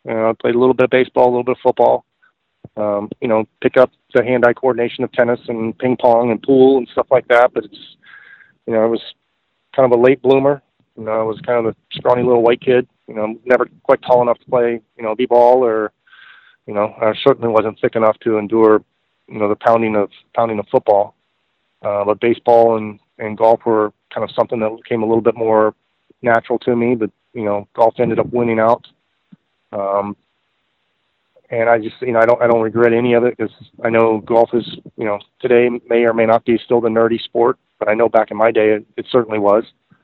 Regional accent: Florida, United States; Georgia was, from where I grew up in South Florida, you know, it was several hundred miles away.

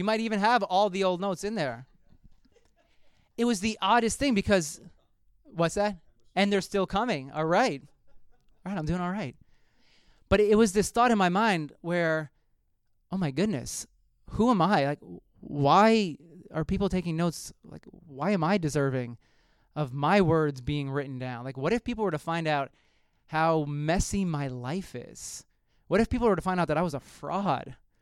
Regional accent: New York, United States; accent: New York; My accent from 2006, I don't know where it's such a strong New York accent. I sound like a completely different person.

